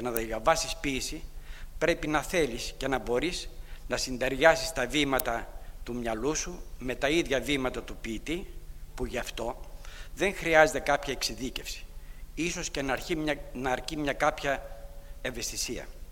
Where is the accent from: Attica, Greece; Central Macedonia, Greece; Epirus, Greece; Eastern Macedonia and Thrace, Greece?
Eastern Macedonia and Thrace, Greece; Xanthi; Άλλοι αρμοδιότεροι και ικανότεροι ίσως μιλήσουν για αυτό το σημαντικό για την πόλη μου γεγονός.